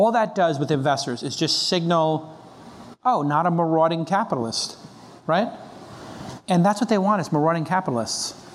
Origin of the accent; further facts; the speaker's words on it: Brooklyn, New York, United States; Listen, I grew up in Brooklyn. I didn't go to Harvard. I didn't have a tech degree.